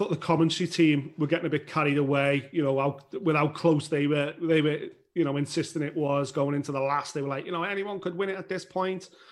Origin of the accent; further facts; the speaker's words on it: United Kingdom; and I am British, and I'm taking the piss out of us.